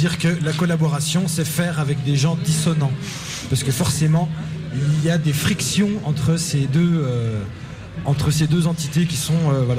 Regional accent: Bourgogne-Franche-Comté, France; comme on vient de Franche-Comté, du Jura

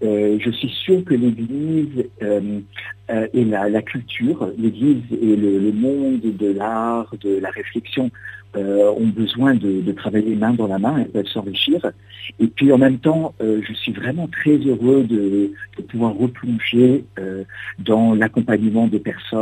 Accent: United States; Je suis de mère française, de père hongrois, et puis je suis né j'ai grandi aux États-Unis.

